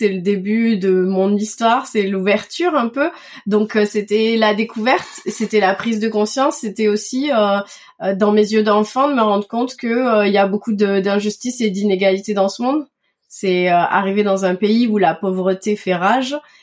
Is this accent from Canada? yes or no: no; Toulouse, Occitanie, France; Alors, moi, je suis née et j'ai grandi à Toulouse avec une petite année également à Madagascar, puisque mon papa est né et a grandi toute son enfance, toute sa jeunesse à Madagascar. Donc on a fait un petit tour là-bas quand j'étais enfant, mais essentiellement à Toulouse.